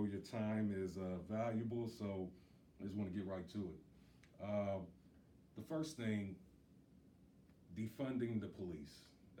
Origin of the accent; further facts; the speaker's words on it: Middletown, Ohio, United States; I'm just honored to be with the police chief from my hometown, Middletown, Ohio